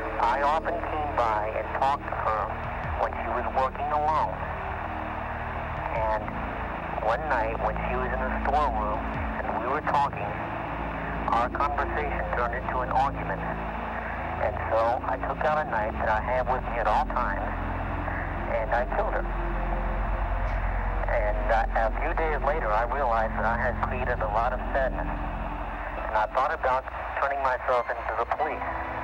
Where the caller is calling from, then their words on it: Frederick, Maryland, United States; I'm calling from Frederick, Maryland.